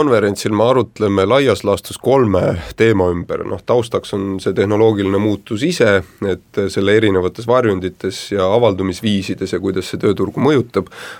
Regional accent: Ida-Viru County, Estonia; minu kodumaakond Ida-Virumaa on siin hea näide

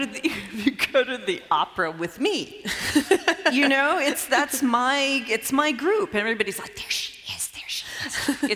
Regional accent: Nashville, Tennessee, United States; I'm from Nashville, so everybody has those "What would Jesus do?" bracelets

